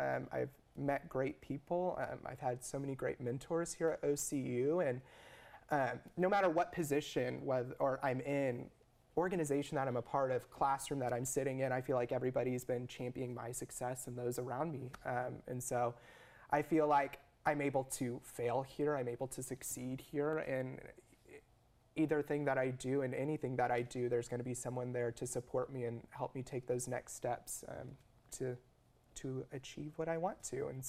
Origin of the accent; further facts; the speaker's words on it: Norman, Oklahoma, United States; That was my entire plan, my entire life growing up in Norman.